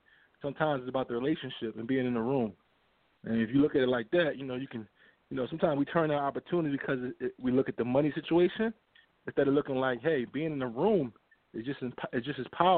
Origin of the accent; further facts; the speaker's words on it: Philadelphia, Pennsylvania, United States; So, you know, I'm from North Philadelphia. I live out on the land. I've been living here for 16 years.